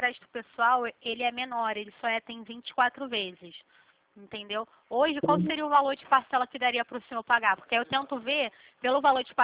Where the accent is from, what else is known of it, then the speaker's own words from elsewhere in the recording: Rio de Janeiro, Brazil; eu sou aqui do Rio.